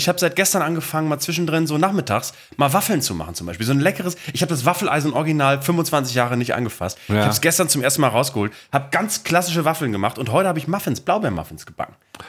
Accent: Bremen, Germany; aus meiner Heimatstadt, aus Bremen-Vegesack

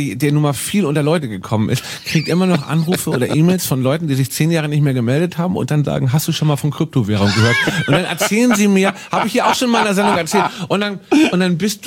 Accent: Hamburg, Germany; Und ich bin von der Elbphilharmonie inzwischen nicht Fan, aber ich akzeptiere sie, hat sehr lange als Hamburger für mich gedauert.

